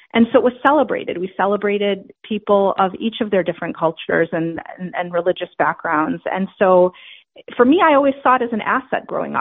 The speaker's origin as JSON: {"language": "English", "region": "Michigan", "country": "United States", "tie": "born or raised there", "said": "I was born in Michigan. My parents immigrated from Syria in the early 70s, and so my siblings and I were born here."}